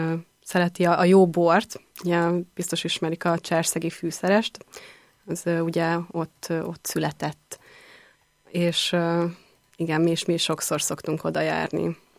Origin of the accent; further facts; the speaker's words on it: Zala, Hungary; ugye én zalai vagyok